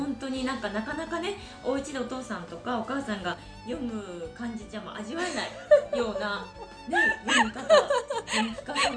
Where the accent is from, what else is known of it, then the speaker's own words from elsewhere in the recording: Kansai, Japan; moved away as an adult; 私も高校までは関西だったんですけど、大学からこっちだったんで、もう同じ、まあ、ほぼ同じぐらいの年数が経っちゃったみたいな、地元で過ごしたのと同じ年数が